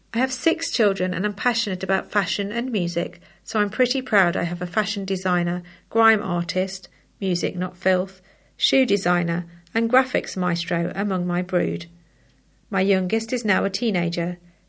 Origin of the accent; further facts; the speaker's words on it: Sri Lanka; moved away as an adult; now in United Kingdom; I came to the UK from Sri Lanka in 2005 to complete a master's degree. I'd spent 23 years as an ophthalmologist in my home country